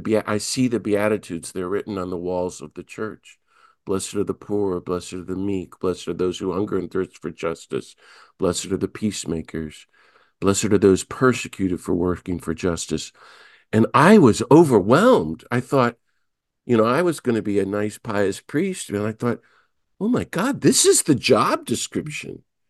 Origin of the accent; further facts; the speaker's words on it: Maryland, United States; I'm from Maryland and went to Georgetown Prep out in Rockville and went to Duke University to get away from the church in the 70s.